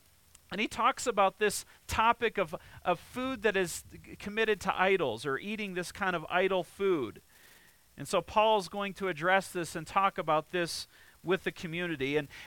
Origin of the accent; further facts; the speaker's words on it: Mount Pleasant, Michigan, United States; It was actually based out of Grand Rapids, Michigan. We grew up in Mount Pleasant, just a couple hours away